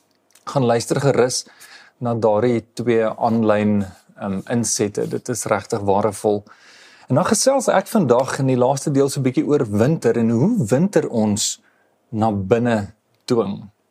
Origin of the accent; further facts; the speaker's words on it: Bethlehem, Free State, South Africa; Ek het groot geword in Bethlehem in die Vrystaat. En nou die wat al ooit met Bethlehem te doen gekry het, sal vir jou sê, dis 'n besondere koue plek.